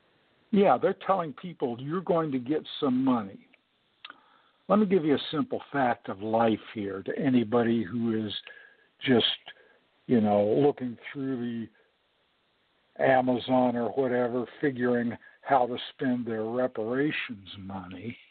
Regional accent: California, United States; I was born in California, went to school there, and part of the high school curriculum was you had to take a semester of California history.

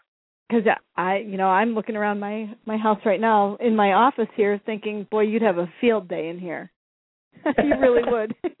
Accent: Iowa, United States; also born or lived in Minnesota / California; now in Maine, United States; I mean, I was raised in Iowa and born in Minnesota, and I lived in California, and now I'm in Maine.

